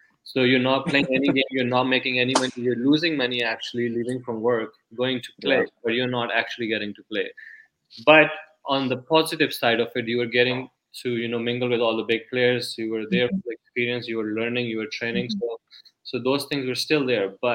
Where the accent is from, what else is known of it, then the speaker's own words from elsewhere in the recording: Pakistan; now in United States; When I was moving from Pakistan here with family, you know, I pretty much gave up on cricket.